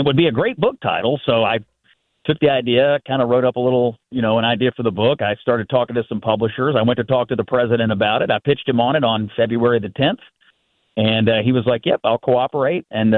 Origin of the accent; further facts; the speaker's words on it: Kentucky, United States; I'm from Western Kentucky, but St. Louis is where my heart is because of the Cardinals